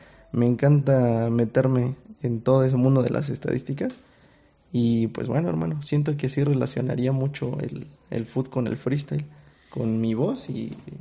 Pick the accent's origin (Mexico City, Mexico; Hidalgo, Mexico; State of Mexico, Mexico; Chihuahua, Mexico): State of Mexico, Mexico; Atlacomulco; no sé si lo había mencionado yo, soy de Atlacomulco